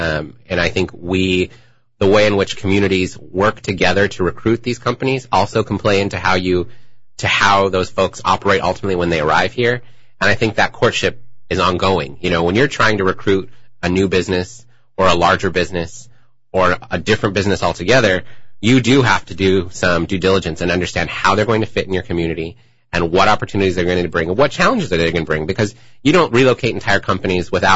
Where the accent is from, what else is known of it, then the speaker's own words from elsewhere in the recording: Washington, United States; serving the people of my hometown, my home communities, the region in which I was born and raised. My family's been here for 5 generations, 115 years.